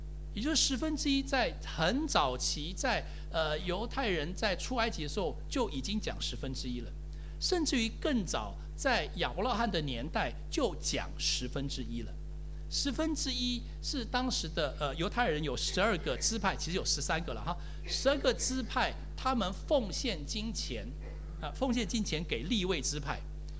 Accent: Taiwan; 比我们从台湾来的还要更是这个经济上更是富裕啊

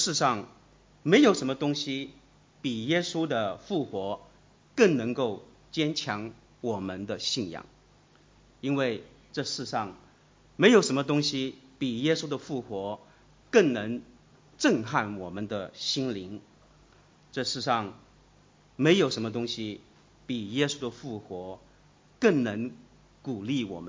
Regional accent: Australia; 作为一个澳洲人，我想我们都是澳洲人了，

